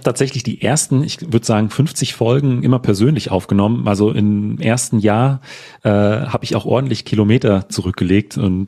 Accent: Frankfurt am Main, Hesse, Germany; Ich komme aus Frankfurt am Main, also quasi aus dem Herzen Deutschlands

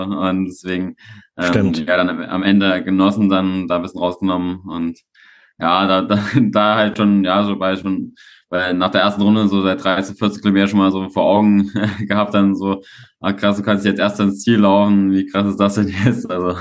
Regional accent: Leipzig, Saxony, Germany; Ja, ich bin aus Leipzig, wohne jetzt auch wieder in Leipzig, also noch in meiner Heimatstadt

